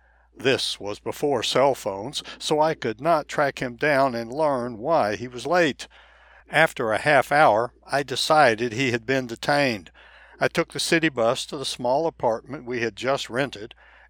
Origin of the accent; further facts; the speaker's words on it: North Carolina, United States; We planned a December wedding in my hometown in the western North Carolina mountains.